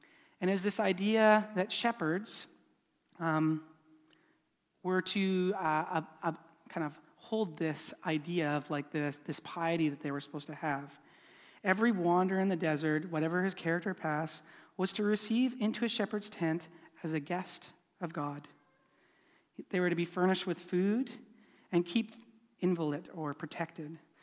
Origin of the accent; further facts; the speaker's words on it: Salmon Arm, British Columbia, Canada; also born or lived in Olds, Alberta; I grew up in Salmon Arm, but before that, when I was in elementary school, we lived in Olds, Alberta.